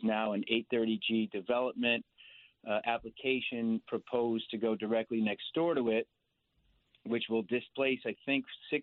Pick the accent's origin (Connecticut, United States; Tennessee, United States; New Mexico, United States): Connecticut, United States; Stamford; You know, I grew up in Stamford, in a little section called Springdale.